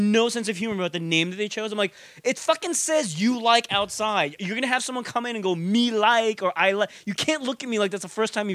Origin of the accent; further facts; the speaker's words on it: New York, United States; moved away as an adult; now in Los Angeles, United States; But I grew up in New York my entire life, so I did decades of New York winter. So with no comparison, I was fine with it. But after I moved to LA, like, I was just like, I ain't going back.